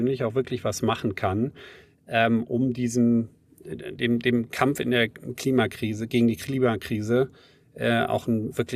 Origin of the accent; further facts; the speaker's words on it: North Rhine-Westphalia, Germany; ich bin in der Nähe vom Ahrtal aufgewachsen und bei Bonn und habe auch Klassenkameraden aus dem Ahrtal gehabt.